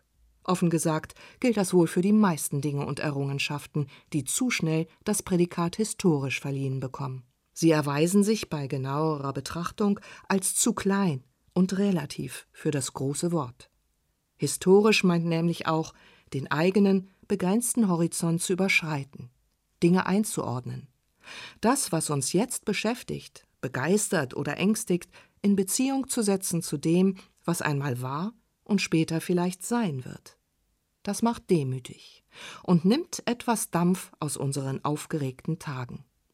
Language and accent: German; Berlin, Germany; Als Berliner Kind denke ich bei historisch aber doch eher an Ereignisse wie Mauerbau und Mauerfall